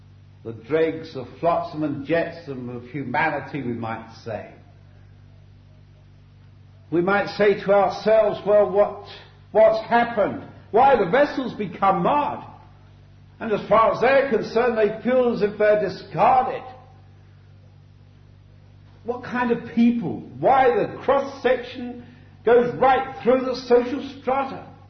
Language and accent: English; London, United Kingdom; I come from London by my accent. Certainly it's miles away from Wiltshire. But having been brought up in London, worked in London in the city for 7 years